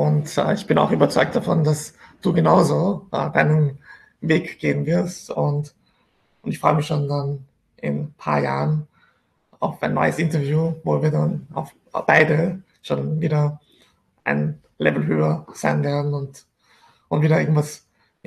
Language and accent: German; Austria; du bist jetzt als Österreicher mit asiatischen Wurzeln, der in Österreich aufgewachsen ist, aber also in Österreich fühle ich mich ja nicht wie ein Österreicher und in Asien fühle ich mich nicht wie ein Asiate.